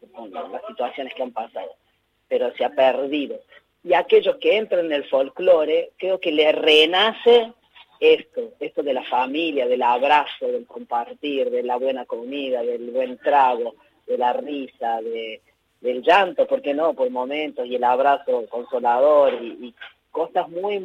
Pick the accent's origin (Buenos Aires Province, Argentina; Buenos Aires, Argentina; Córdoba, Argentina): Córdoba, Argentina; y yo como cordobés